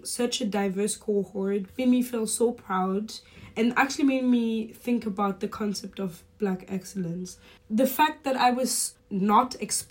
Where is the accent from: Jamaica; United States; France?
France; I'm both Senegalese and German and I grew up in France.